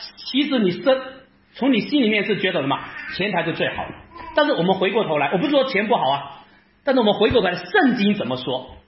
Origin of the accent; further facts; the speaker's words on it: China; 其实我们中国人啊是特别看重家庭的